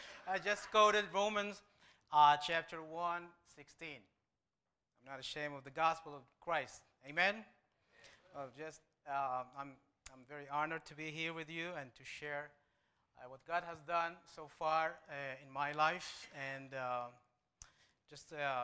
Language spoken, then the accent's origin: English; Morocco; moved away as an adult; now in United States; I was born into a Muslim family in Morocco. I'm from Morocco. I was born and raised there. So I grew up as a Muslim.